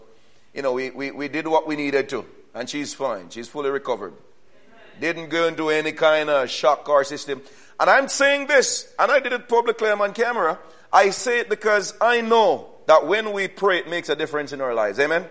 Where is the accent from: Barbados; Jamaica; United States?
Jamaica; I mean, I grew up in Jamaica where mosquitoes have been biting me since I was born.